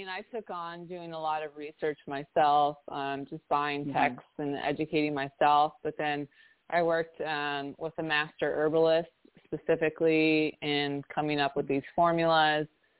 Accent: East Coast, United States; also born or lived in Philadelphia / Detroit; now in California, United States; I'm from the East Coast and lived in Philadelphia a long time, Detroit, and then California wooed me over, and I haven't been able to leave.

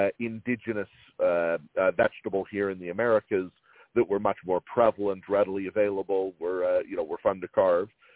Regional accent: Utah, United States; where I grew up in Utah, is a fascinating place with a huge youth culture

